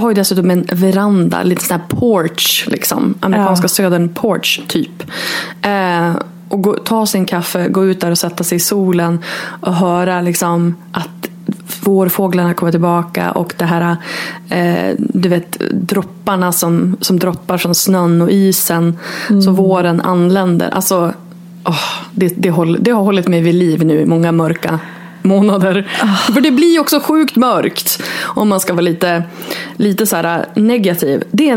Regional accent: Örnsköldsvik, Västernorrland County, Sweden; also born or lived in Stockholm; när jag flyttade hem så hade jag bott i Stockholm i 12 år och bott borta från min hemstad då, Örnsköldsvik, i 17 år.

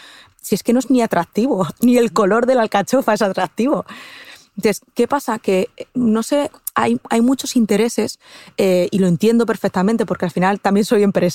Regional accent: Castilla-La Mancha, Spain; yo es que soy manchega, soy de Castilla-La Mancha, entonces todo lo que sean vinos y quesos suelen tener.

